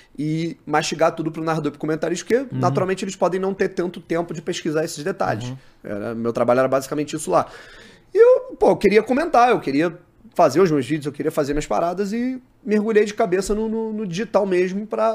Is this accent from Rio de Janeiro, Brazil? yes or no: yes; Teresópolis, Rio de Janeiro, Brazil; Porra, eu vim de Teresópolis, né? Teresópolis não tem, você não tem recurso pra, pô, trabalhar numa coisa ou outra ali pra...